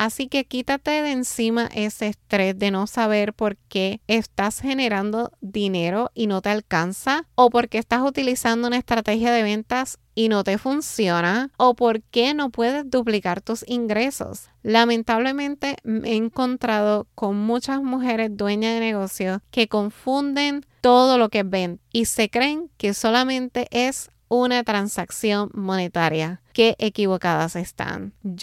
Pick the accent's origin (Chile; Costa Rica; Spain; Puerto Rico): Puerto Rico; Ponce; also born or lived in San Juan; now in Los Angeles, United States; soy nacida en San Juan, Puerto Rico, aunque crecí en la ciudad señorial de Ponce. En estos momentos me encuentro viviendo en Los Ángeles, California.